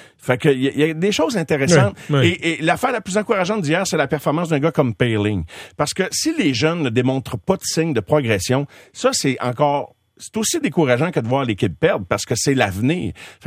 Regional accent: Quebec, Canada; Moi, j'ai grandi dans le canton de l'Est.

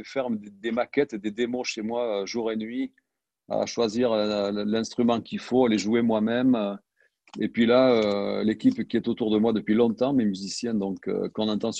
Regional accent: Southern France, France; Donc, je viens du sud de la France, dans un très, très beau paysage.

